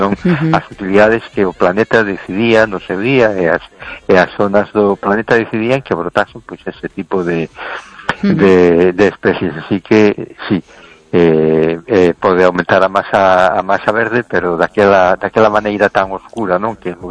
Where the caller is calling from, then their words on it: A Coruña, Galicia, Spain; de Coruña. ¿Qué tal estamos?